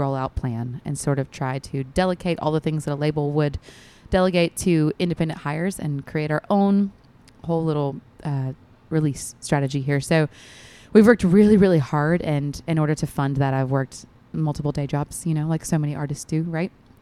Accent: the South, United States; a through line to the whole experience that I felt like I had and so many women and people have growing up in the South, especially in the Bible Belt.

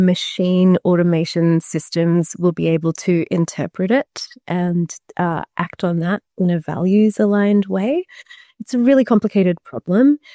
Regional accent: Canberra, Australian Capital Territory, Australia; I grew up in Canberra

